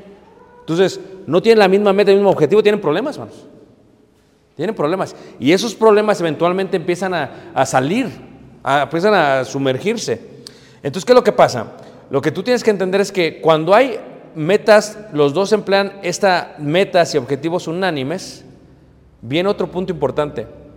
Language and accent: Spanish; Mexico; como buenos mexicanos